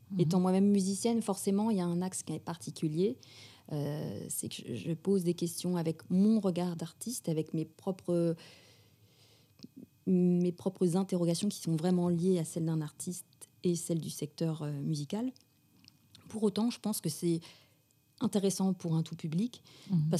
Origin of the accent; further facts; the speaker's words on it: France; puisque au départ, je suis française.